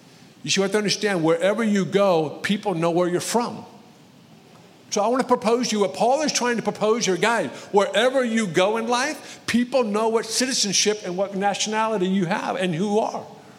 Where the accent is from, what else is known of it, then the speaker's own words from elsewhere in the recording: United States; Like when I travel the world, people know I'm an American, and I'm not even that loud of one.